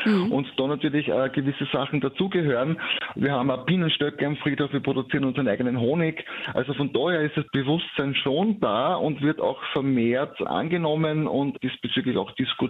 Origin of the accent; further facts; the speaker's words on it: Vienna, Austria; also bei uns in Wien sagt man Paradeiser dazu